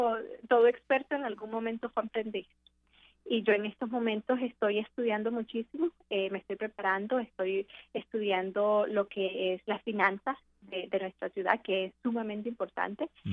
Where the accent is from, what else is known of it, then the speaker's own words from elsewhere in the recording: Chelsea, Massachusetts, United States; Yo me crié en Chelsea. Yo nací en Cambridge, pero allí me crié.